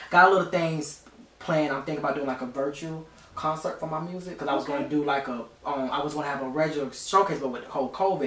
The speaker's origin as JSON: {"language": "English", "region": "South Carolina", "country": "United States", "said": "I'm a guy from South Carolina, a country boy with big dreams."}